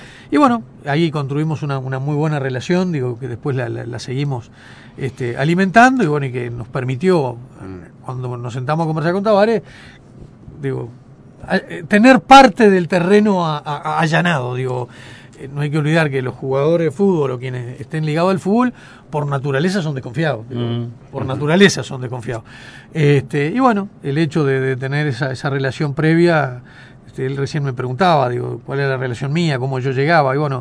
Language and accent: Spanish; Porongos, Flores, Uruguay; yo soy de Porongos.